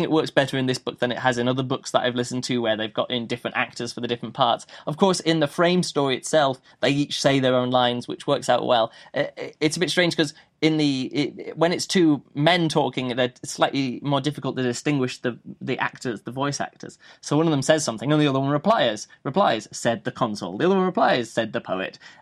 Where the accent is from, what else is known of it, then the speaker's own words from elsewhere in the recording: England, United Kingdom; Of course, I'm English, so I could pick up on that probably more than other people